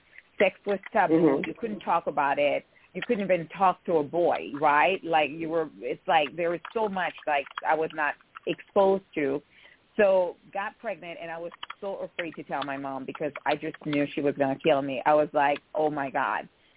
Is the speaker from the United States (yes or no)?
no; Haiti; English is a second language; So I grew up in Haiti. I went to an all-girl Catholic school. I come from a middle-class family.